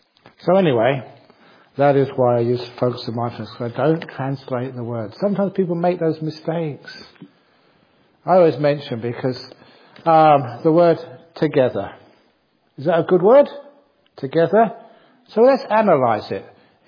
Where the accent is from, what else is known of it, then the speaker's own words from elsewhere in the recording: England, United Kingdom; Because I was from England, you know, poor family.